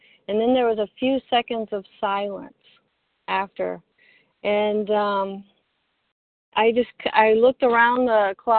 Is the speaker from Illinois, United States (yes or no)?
no; Mississippi, United States; accent: Mississippi drawl; You know, I'm from Mississippi, so we have that long drawl accent.